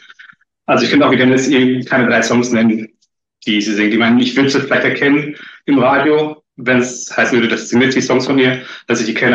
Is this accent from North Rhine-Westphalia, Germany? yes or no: no; Rhineland-Palatinate, Germany; Also ich bin damals in der Nähe von Kaiserslautern aufgewachsen.